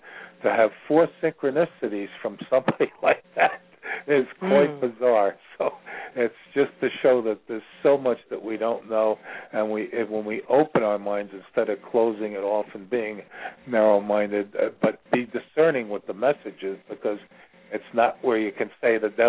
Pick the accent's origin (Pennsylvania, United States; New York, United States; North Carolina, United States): New York, United States; I'm from New York, and I want to see if I can do some things to help you